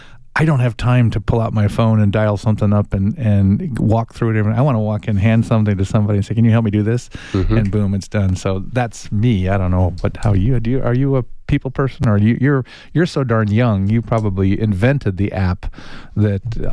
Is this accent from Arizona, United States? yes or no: yes; Tucson, Arizona, United States; born there; And I was born here in Tucson.